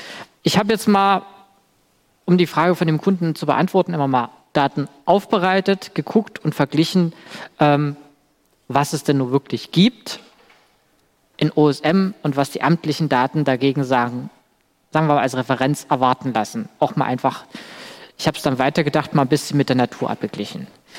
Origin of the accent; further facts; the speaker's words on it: Saxony, Germany; Ich komme aus Sachsen, ich wohne in Sachsen und ich weiß, es gibt da Open Data.